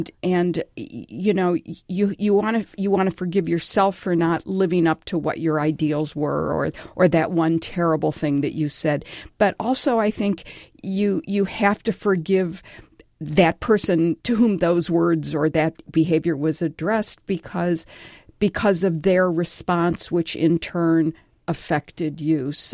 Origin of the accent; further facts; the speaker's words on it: Detroit, Michigan, United States; born there; Well, Marcia, I was born in Detroit